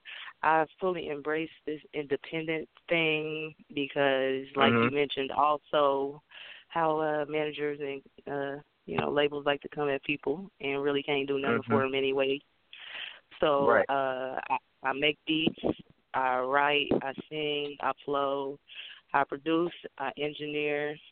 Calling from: Ohio, United States

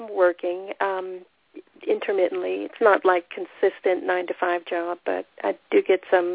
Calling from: Georgia, United States; Yes, hello … I'm calling you from Georgia.

